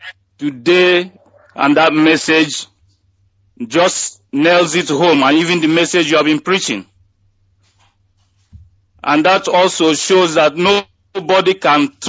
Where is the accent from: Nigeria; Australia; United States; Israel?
Nigeria; Obofia Okunano, Enugu State; now in London, United Kingdom; I am from Obofia Okunano in Enugu, Biafra land.